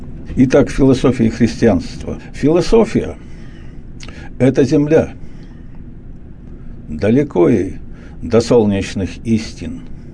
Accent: Sverdlovsk Oblast, Russia; born there; Родился в Алапаевском районе Свердловской области, в одной из деревень.

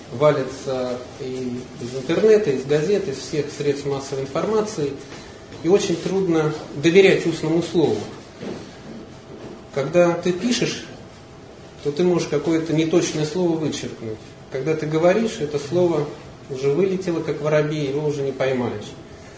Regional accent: Yekaterinburg, Sverdlovsk Oblast, Russia; moved away; Это возможность побывать в родном городе. Я в марте давно не был в Екатеринбурге. Город очень солнечный, показался мне таким светлым. Воскресли воспоминания о школьной, студенческой юности.

